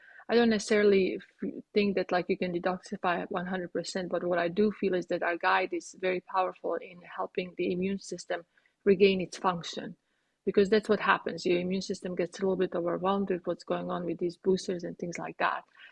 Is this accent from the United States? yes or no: no; Croatia; English is a second language; I have weird ways of saying American sayings because, you know, I'm from Croatia.